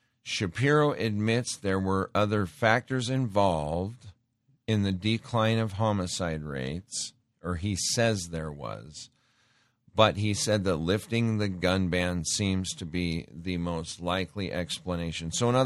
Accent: Montana, United States; you know, I'm from Montana. Go out to a little town of Montana and break into houses at night.

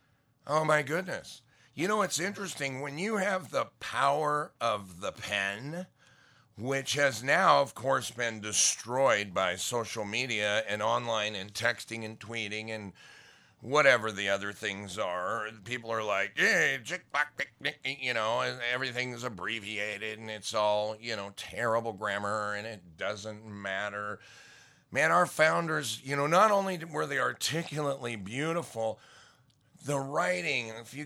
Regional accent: Montana, United States; I grew up in Montana. I mean, I grew up working hard on, and I had jobs on farms and ranches

